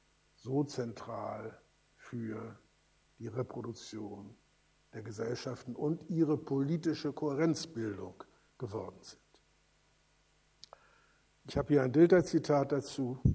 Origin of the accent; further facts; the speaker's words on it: Schleswig-Holstein, Germany; habe in den 1950er Jahren mit dem Gedanken intensiv gespielt, mich als Schleswig-Holsteiner und nicht als Deutschen zu begreifen.